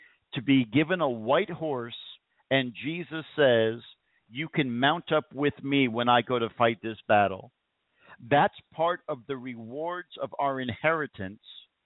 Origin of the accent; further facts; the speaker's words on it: the North, United States; But I am from the North. I'm a Yankee and I can't speak slower.